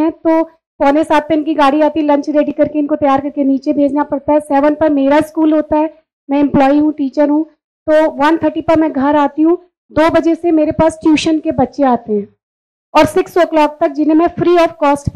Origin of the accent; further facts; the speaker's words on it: Uttarakhand, India; मैं उत्तराखंड से हूँ